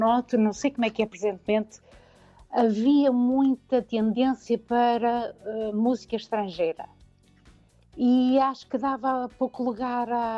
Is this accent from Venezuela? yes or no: no; Braga, Norte, Portugal; porque eu sou natural de Braga